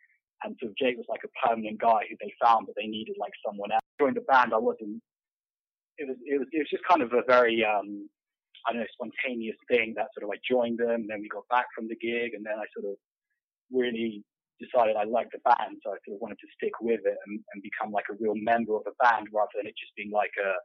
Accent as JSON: {"language": "English", "town": "San Diego", "region": "California", "country": "United States", "tie": "born there", "said": "I have dual citizenship, so I was born in San Diego. My parents actually were living there briefly while my dad worked here for a company."}